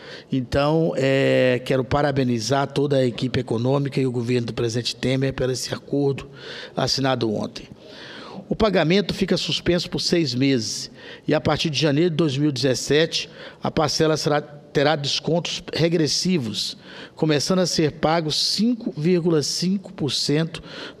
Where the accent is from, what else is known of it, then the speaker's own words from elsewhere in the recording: Corumbá de Goiás, Goiás, Brazil; born there; now in Brasília, Brazil; Eu sou senador pelo Distrito Federal, mas sou goiano de nascimento, de Corumbá e Goiás.